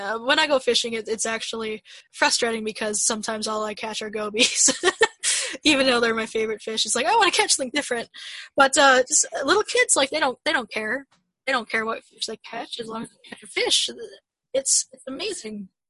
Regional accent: Chicago, Illinois, United States; I'm from Chicago. We have hawks sometimes, and that's a sight to see.

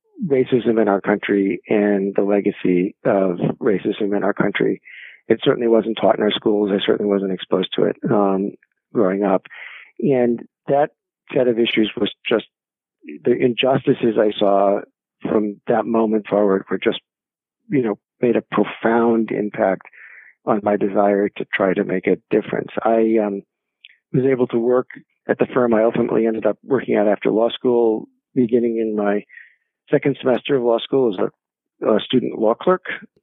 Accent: Maine, United States; I grew up in Maine. Maine is not a terribly diverse place.

